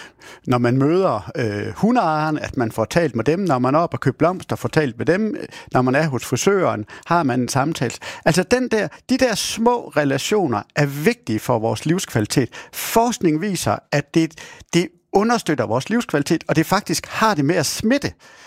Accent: Aarhus, Central Denmark Region, Denmark; jeg kan godt afsløre, at jeg er fra Aarhus

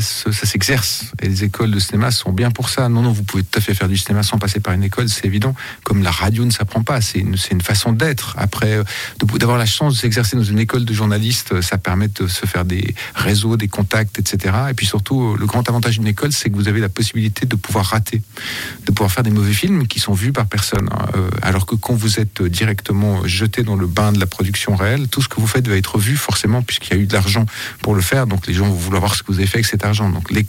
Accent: Switzerland; J'ai de la peine à me définir comme suisse. Ça me fait toujours, c'est drôle, un petit coup au cœur quand on me dit que je suis suisse, réalisateur suisse à l'étranger.

